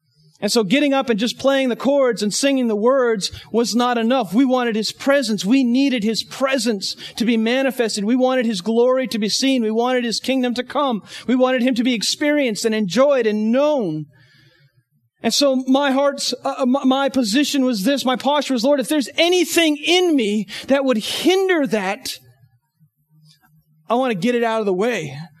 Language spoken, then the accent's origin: English; Northeast, United States; I grew up in the Northeast, and it's a very elitist mentality there.